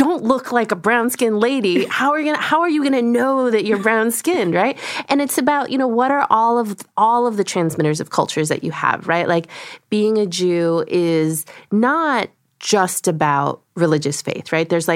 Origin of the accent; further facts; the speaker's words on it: United States; first language Korean; English is a second language; I grew up in a household speaking Korean. So my first language is Korean. I learned English, you know, by being in America and then going to school.